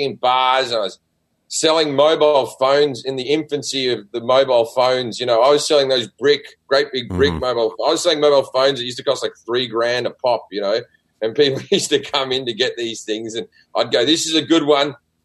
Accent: Sydney, New South Wales, Australia; And when I was growing up in Sydney, there was one comedy club, the Comedy Store in Sydney, and that was it in a city of almost 5 million people.

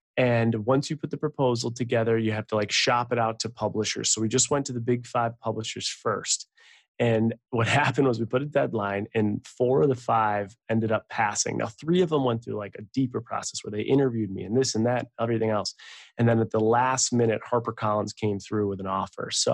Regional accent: Buffalo, New York, United States; moved away as an adult; now in Seattle, United States; I grew up in Buffalo, bounced around pretty much everywhere for corporate America. You tell me where to go, I'll go. Uh-huh. I ended up getting my MBA in accounting and finance at night. And then there was a big move that brought me to Seattle.

